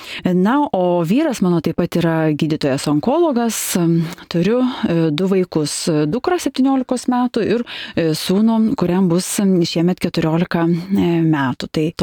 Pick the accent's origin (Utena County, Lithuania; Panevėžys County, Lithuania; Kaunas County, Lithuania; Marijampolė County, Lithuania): Kaunas County, Lithuania; Kaunas; Taip, aš kaunietė, taip.